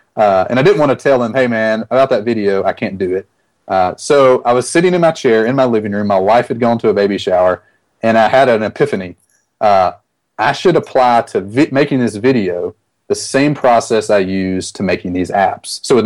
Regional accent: Mobile, Alabama, United States; And I grew up in Mobile, Alabama, and a guy that lived there, he was running his mayoral campaign

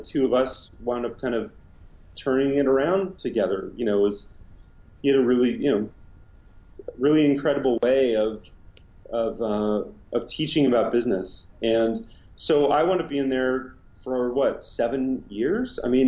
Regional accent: California, United States; now in Atlanta, United States; I was from the Bay Area. So I grew up on the peninsula, 5 minutes from Stanford.

